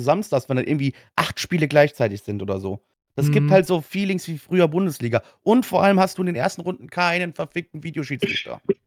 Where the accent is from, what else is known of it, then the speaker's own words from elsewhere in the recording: Frankfurt, Hesse, Germany; ich jetzt in den letzten Jahren als Frankfurter